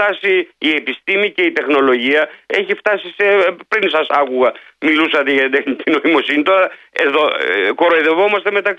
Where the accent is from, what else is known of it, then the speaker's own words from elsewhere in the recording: Central Greece, Greece; υπάρχει στην πατρίδα μου για παράδειγμα στη Φθιώτιδα που είμαι και υποψήφιος